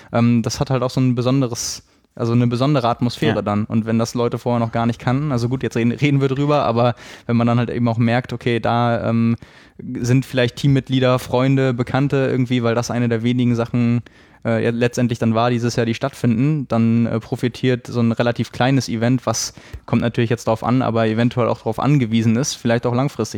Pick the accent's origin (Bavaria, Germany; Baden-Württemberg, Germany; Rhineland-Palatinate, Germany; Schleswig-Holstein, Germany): Schleswig-Holstein, Germany; Bei uns in Schleswig-Holstein